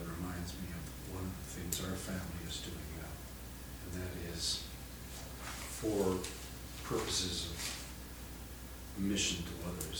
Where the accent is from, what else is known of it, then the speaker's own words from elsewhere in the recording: Canada; since I'm from Canada